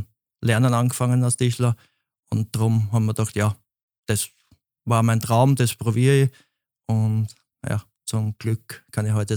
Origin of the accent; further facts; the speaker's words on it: Baden, Lower Austria, Austria; bei uns draußen, wo ich groß geworden bin in Baden, gibt es nichts anderes außer Grün.